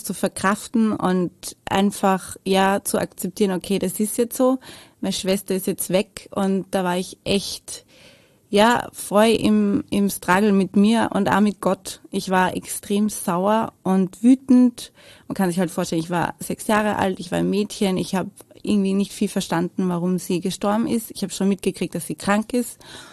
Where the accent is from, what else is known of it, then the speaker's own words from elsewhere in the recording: Lower Austria, Austria; Also geboren bin ich in Wien, aber ich habe gelebt damals in der Nähe von Wien. Also Niederösterreich, aber fast in Wien.